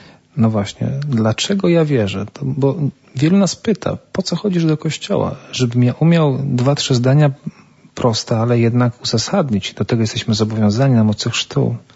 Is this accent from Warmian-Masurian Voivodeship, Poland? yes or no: no; Żarów, Lower Silesian Voivodeship, Poland; A w Żarowie, z którego pochodzę